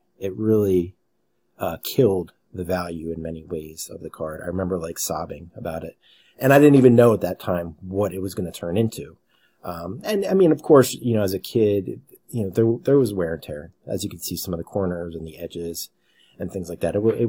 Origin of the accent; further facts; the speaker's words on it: Pennsylvania, United States; I'm from Pennsylvania. That's where I live now. I grew up in this area here, which was right in between New York City and Philadelphia. Grew up in a working class town.